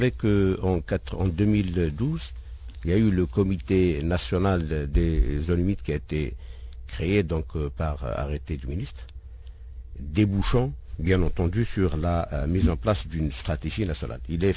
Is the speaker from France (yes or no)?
no; Algeria; la typologie des zones humides qui existent chez nous en Algérie